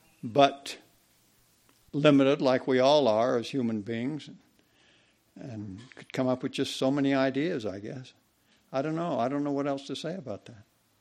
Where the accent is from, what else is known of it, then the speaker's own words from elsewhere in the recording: Salt Lake City, Utah, United States; born there; I was born in Salt Lake, raised Mormon, did not go on a mission, studied overseas for a couple of years and was in the service a couple of years